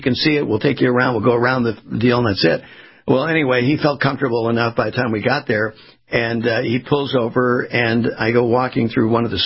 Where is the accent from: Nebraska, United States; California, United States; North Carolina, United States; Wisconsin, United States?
California, United States; Port Hueneme; I grew up in Port Hueneme is where I grew up, a little, subset of Oxnard, California.